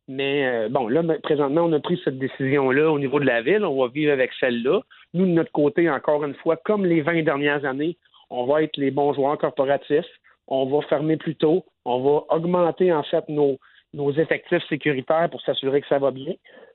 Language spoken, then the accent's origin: French; Quebec, Canada; C'est dans notre culture, on est Québécois, on sort jusqu'à 3h du matin depuis des années.